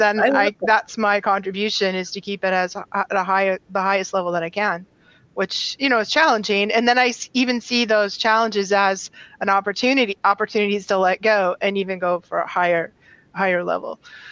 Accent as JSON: {"language": "English", "region": "New England", "country": "United States", "said": "I'm from New England, so it's like an epidemic here."}